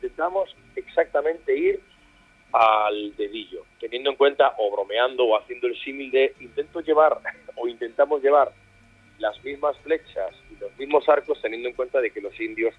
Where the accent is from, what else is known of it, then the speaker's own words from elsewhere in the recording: Galicia, Spain; yo creo que como gallegos siempre tenemos un vínculo especial con Euskadi